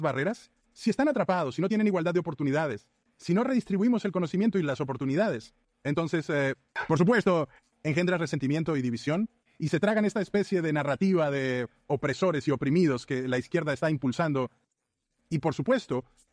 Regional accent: California, United States; born there; first language es; Cuando llegué a América, cuando mis padres vinieron a América y nací en California, mis padres eran hispanohablantes

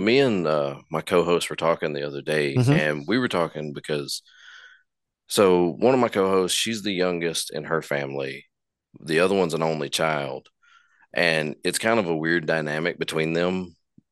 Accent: Georgia, United States; there's not a lot to do in my hometown. We're a small little pocket just north of Atlanta

